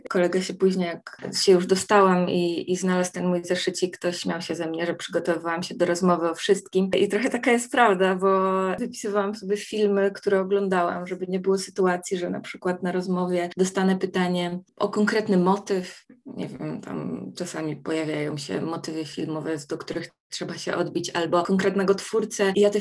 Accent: Kielce, Świętokrzyskie Voivodeship, Poland; z mojego rodzinnego miasta Kielc

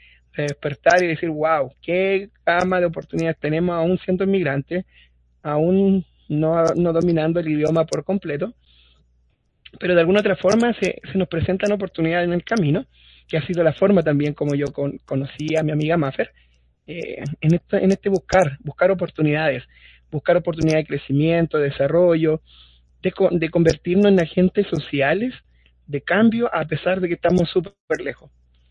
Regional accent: Chile; now in United States; soy de Chile, vivo en el estado de Utah hace aproximadamente 2 años y medio

